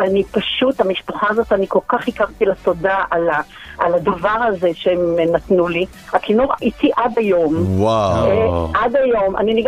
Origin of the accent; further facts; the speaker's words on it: Beersheba, Southern District, Israel; אני גדלתי בבאר שבע של שנות ה-60, אני היום בת 67.